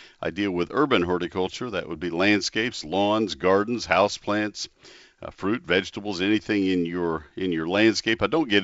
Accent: Texas, United States; And then came back to Texas. I grew up in Texas

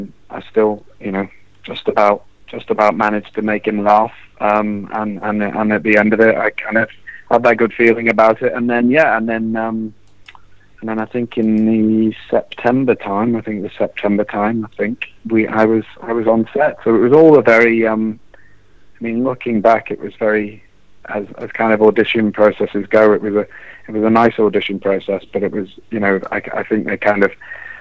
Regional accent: Liverpool, North West England, United Kingdom; because I didn't grow up in Scotland. I grew up in Liverpool, and we didn't.

